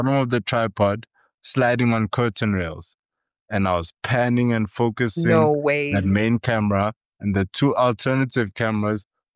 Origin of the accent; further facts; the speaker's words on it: Eswatini; But I grew up in Swaziland. It's a small ass town.